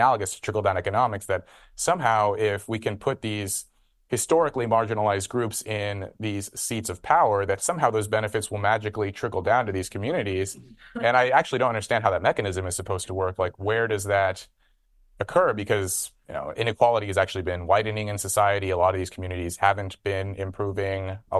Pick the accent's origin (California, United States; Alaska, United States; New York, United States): California, United States; Red Bluff; where I grew up in Red Bluff, none of them, like zero.